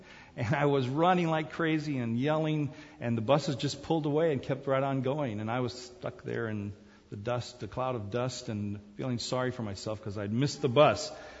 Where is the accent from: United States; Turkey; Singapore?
Singapore; I remember as a kid growing up in Singapore and going to academy in Singapore.